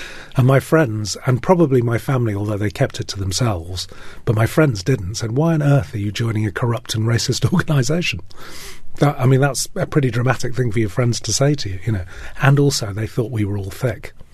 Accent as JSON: {"language": "English", "region": "West Midlands", "country": "United Kingdom", "tie": "born or raised there", "said": "when I was growing up in the West Midlands"}